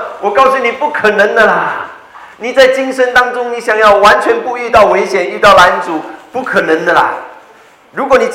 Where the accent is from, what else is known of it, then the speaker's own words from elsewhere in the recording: Malaysia; 他可惜他没有告诉我们马来西亚人怕什么